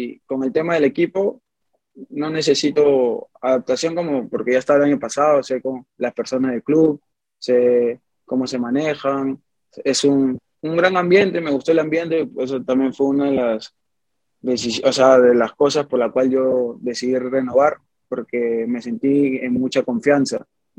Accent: Lima, Peru; yo soy de Lima, toda mi vida he vivido en La Victoria, actualmente vivo en La Victoria.

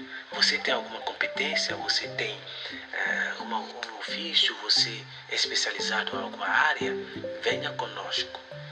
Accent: Gomorokura, north, Côte d’Ivoire; Eu sou de Gomorokura, é uma vila situada no norte da Costa do Marfim, que recentemente se tornou subprefeitura.

